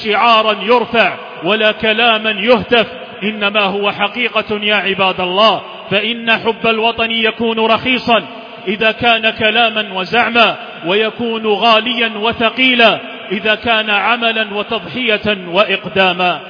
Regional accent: Algeria

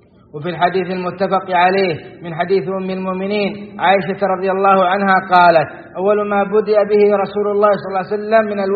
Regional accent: Saudi Arabia

